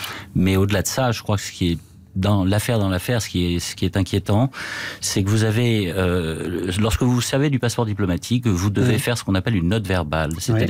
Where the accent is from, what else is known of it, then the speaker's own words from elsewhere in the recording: France; en tant que Français établi hors de France, dangereux aussi